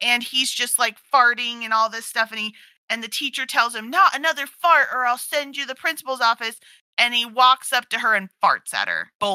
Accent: United States; And I was like, wait, I'm American, I don't understand.

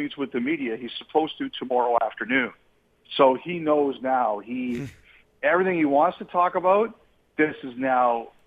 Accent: Toronto, Ontario, Canada; because when I was a kid, I'm from Toronto.

